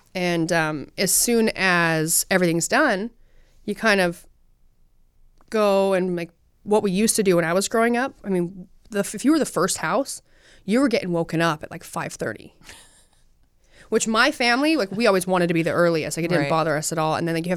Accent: Utah, United States; I'm from Utah and we love hunting.

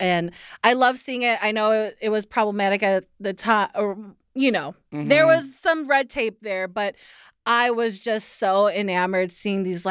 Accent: Chicago, Illinois, United States; Like, I mean, we're from Chicago. Marshall Fields.

